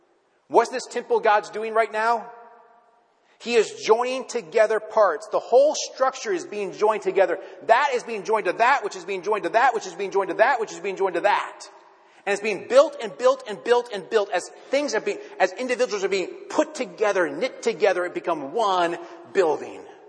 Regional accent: Wisconsin, United States; I'm like, I'm from Wisconsin. That's like right next to each other.

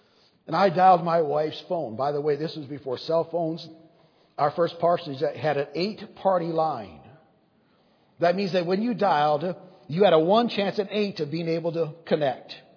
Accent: Brazil; I was born and raised in Brazil, South America. Mom and Dad thought that naturally we would stay there or go back there to be full-time missionaries. And so thus, all of our memory work was in Portuguese.

